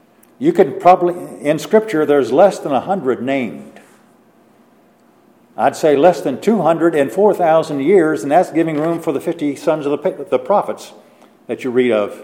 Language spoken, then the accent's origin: English; Illinois, United States; because I grew up in Illinois, back in a small town of 800 people. Small, rural community.